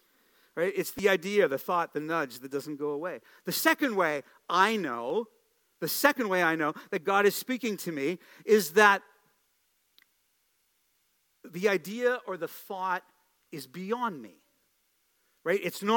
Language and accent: English; New York, United States; accent: New York; I almost went into my New York accent there, right?